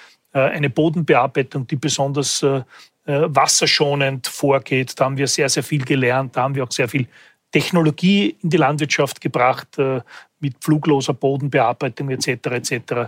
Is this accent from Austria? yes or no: yes; Lower Austria, Austria; In meiner Kindheit, ich komme aus dem Weinviertel, hat es dort kaum ein Maisfeld gegeben.